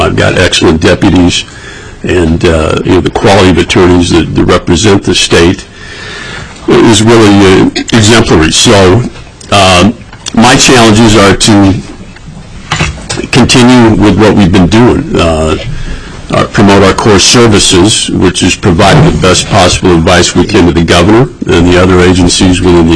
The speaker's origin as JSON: {"language": "English", "town": "Fairbanks", "region": "Alaska", "country": "United States", "tie": "born or raised there", "said": "On a personal level, I was born and raised in Fairbanks."}